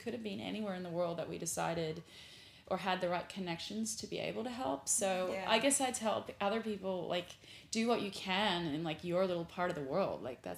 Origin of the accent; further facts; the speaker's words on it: Australia; You know, I grew up in Australia, so I was very lucky to grow up in a place that, even in an urban environment, you're surrounded by nature